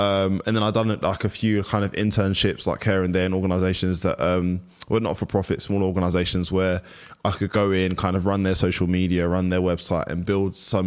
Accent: Nigeria; I'm Nigerian, as you can tell by my name.

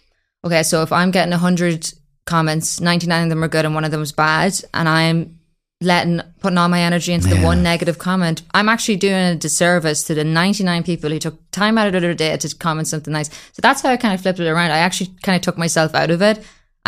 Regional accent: Ireland; I think as Irish people as well, we're very bad for that though.

